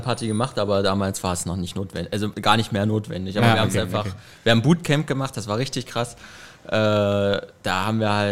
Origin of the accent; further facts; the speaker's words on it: Halle, Saxony-Anhalt, Germany; Ja, ich komme aus Sachsen-Anhalt, aus Halle, der größten Stadt aus Sachsen-Anhalt.